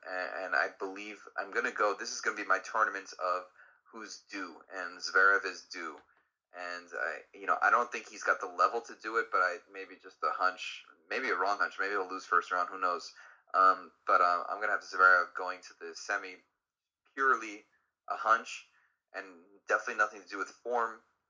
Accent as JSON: {"language": "English", "country": "United States", "said": "And being an American, okay"}